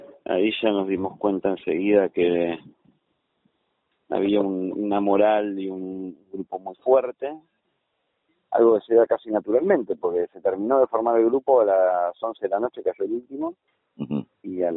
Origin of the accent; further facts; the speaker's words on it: Argentina; si yo quiero ejercer mi derecho como argentino de navegar al lago Escondido